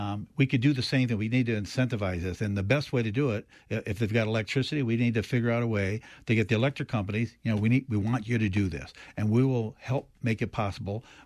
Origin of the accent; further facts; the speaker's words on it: Detroit, Michigan, United States; a community that I grew up in down in Detroit